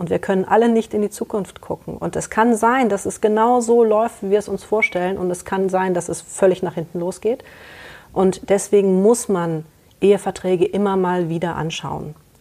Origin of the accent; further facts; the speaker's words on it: Kassel, Hesse, Germany; Kassel ist meine Heimatstadt. Kassel ist meine Heimatstadt. Ich liebe den Herkules, den Bergpark, die Aue und hatte auch nie wirklich den Wunsch, hier wegzugehen